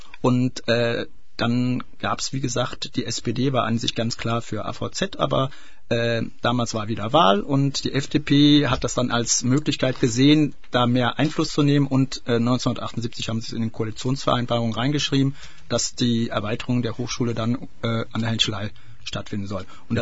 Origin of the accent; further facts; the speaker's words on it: North Rhine-Westphalia, Germany; Also ich komm ja aus dem Kölner Umraum